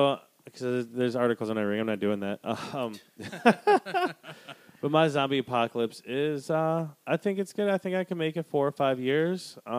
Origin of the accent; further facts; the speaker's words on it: Wisconsin, United States; They used to live by me when I was growing up in Wisconsin.